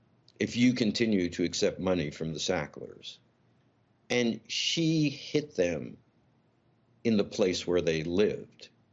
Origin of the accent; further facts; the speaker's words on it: New York, United States; You know, I grew up in New York. I'm a New York kid.